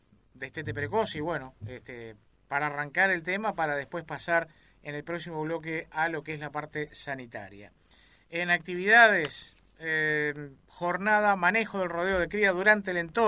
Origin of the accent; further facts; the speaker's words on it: Montevideo, Uruguay; Porque yo soy de Sayago, no del buceo, ¿vio?